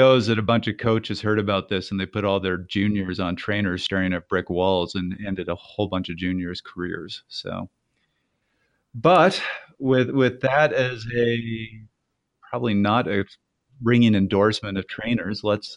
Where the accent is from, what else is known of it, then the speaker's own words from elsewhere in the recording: Canada; And so as the Canadian here, sorry, I'm going to make fun of you really quickly.